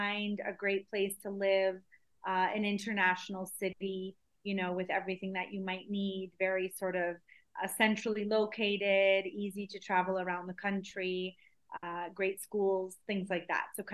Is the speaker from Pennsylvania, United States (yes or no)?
no; New York, United States; now in Mexico; I am from New York, the New York, Connecticut area